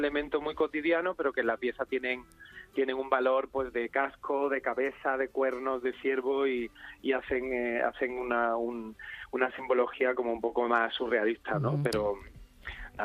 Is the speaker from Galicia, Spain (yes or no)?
no; Córdoba, Andalusia, Spain; now in Madrid, Spain; Yo no soy madrileño, soy cordobés, pero vivo aquí desde hace mucho tiempo.